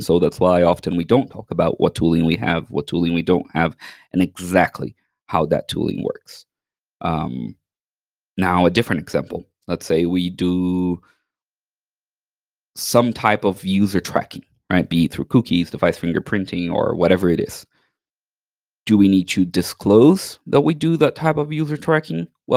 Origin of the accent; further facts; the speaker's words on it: Brazil; But I'm from Brazil, and in Brazilian justice, we have, a few years ago, instituted something